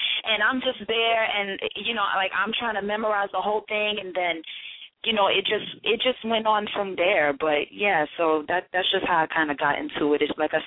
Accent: Miramar, Florida, United States; also born or lived in Mandeville, Jamaica; now in New York City, United States; I'm originally from Florida, from South Florida, Miramar, Florida. I was raised back and forth between Miramar and Mandeville, Jamaica.

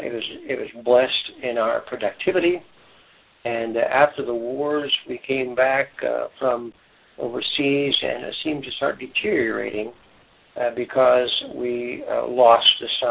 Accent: United States; I mean, we know that because we're American.

